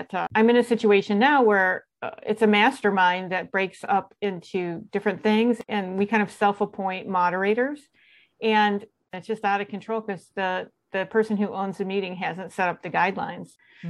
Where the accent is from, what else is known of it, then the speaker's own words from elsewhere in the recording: Midwest, United States; And as a Midwesterner and an introvert, that was a tough thing to overcome